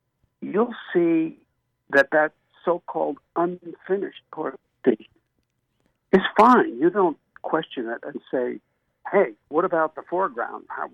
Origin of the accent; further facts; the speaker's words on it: Brooklyn, New York, United States; When I was in nursery school, going back a few years, in Brooklyn, I was born in Brooklyn. I spent the first 5 years of my life in Brooklyn.